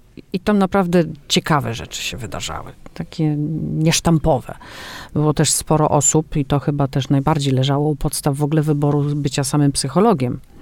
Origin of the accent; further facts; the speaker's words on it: Pomeranian Voivodeship, Poland; wyprowadziłam się na Warmii i Mazur, chociaż jestem z Kaszub.